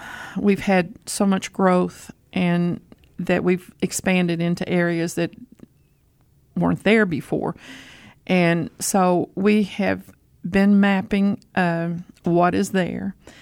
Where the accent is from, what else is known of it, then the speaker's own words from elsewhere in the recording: Moorhead, Minnesota, United States; I was born and raised in Moorhead, and my dad had a furniture store where the conference center is now.